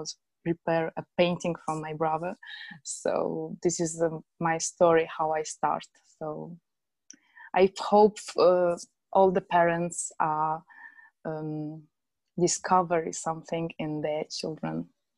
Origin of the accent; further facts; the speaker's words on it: Moldova; now in London, United Kingdom; So I'm from Moldova, East Europe, and I'm living in London for 5 years.